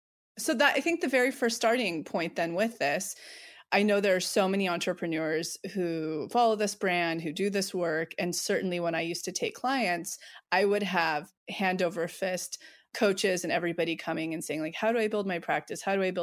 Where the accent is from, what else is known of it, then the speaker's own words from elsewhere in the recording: Modesto, California, United States; So I grew up between Modesto and up here, like lower middle class.